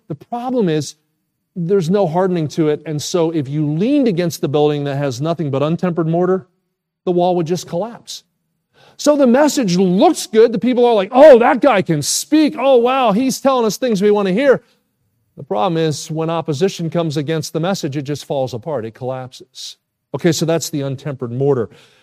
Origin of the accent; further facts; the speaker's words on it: New Jersey, United States; I grew up in New Jersey. My dad was a general contractor.